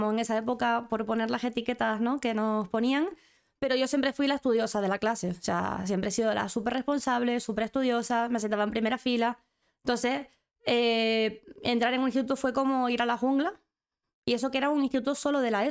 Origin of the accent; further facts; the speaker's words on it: La Orotava, Canary Islands, Spain; yo soy del norte de la isla, precisamente de La Orotava, pero yo comienzo lo que es la primaria, bueno, la educación infantil y primaria en Puerto de la Cruz, en un colegio público